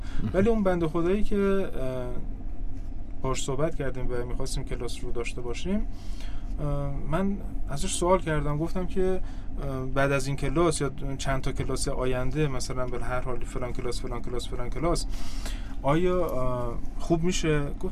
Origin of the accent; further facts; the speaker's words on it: Ahvaz, Khuzestan, Iran; also born or lived in Susangerd; در اصل من خیلی جاها بودم، ولی خب متولد سوسنگرد اهواز هستم، بزرگ شده اهواز هستم.